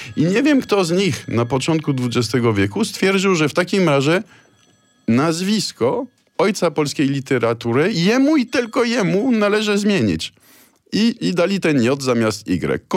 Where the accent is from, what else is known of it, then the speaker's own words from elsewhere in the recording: France; bo jestem urodzony, wychowany we Francji